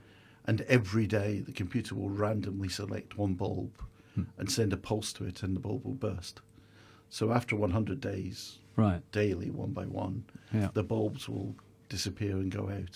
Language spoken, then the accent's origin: English; Birmingham, West Midlands, United Kingdom; now in Scotland, United Kingdom; I'm English living in Scotland, right?